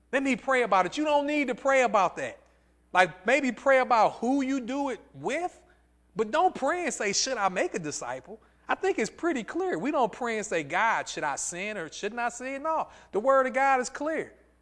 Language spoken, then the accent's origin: English; East St. Louis, Illinois, United States; I wasn't born in the church. I was from East St. Louis, committing crimes all over there in the St. Louis area